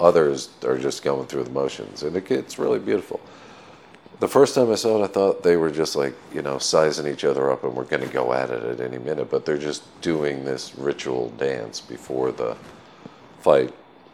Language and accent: English; United States; now in Egypt; as a foreigner, and particularly as an American, you're usually, people are curious